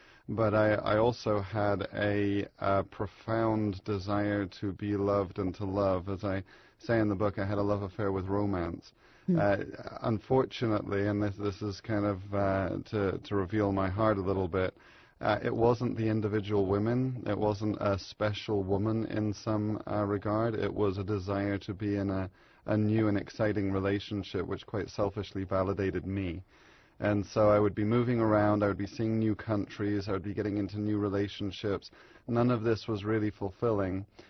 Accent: England, United Kingdom; I'm not from around here. Mm. And I was raised in England, and I came across that verse.

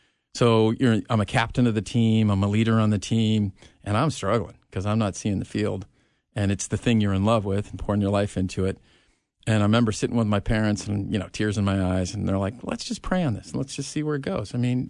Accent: Ireland; I'm Irish. We're famous for kind of making stuff up.

